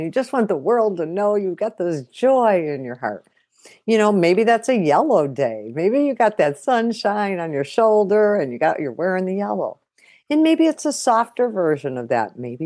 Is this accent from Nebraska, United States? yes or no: no; Chicago, Illinois, United States; For me, I'm a Chicagoan, and black is just kind of our dress code. That's where I grew up, and that's where I learned how to dress.